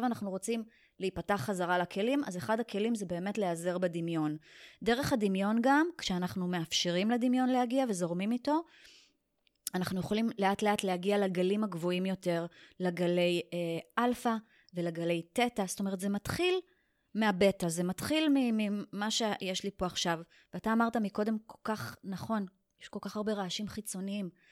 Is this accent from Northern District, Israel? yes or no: no; Tel Aviv, Tel Aviv District, Israel; also born or lived in New York / Rishon LeZion; now in Rehovot, Israel; נולדתי בניו יורק, גדלתי בתל אביב, אחרי זה עברתי לארצות הברית שוב פעם, אחרי זה גרתי בראשון לציון, והיום אני גרה ברחובות.